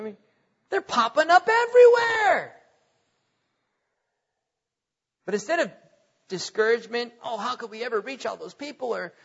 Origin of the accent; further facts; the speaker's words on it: North Dakota, United States; I was born and raised in North Dakota, where there are more cows than people, okay?